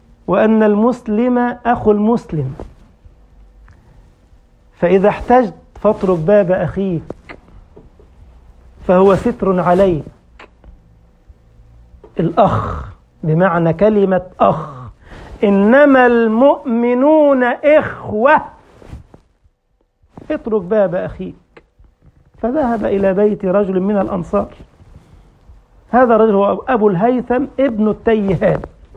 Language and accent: Arabic; Egypt; عندنا في مصر يقولون بالدارجة في تلك الأمثال الطيبة التي جاءتنا عن من سلف من الآباء والأجداد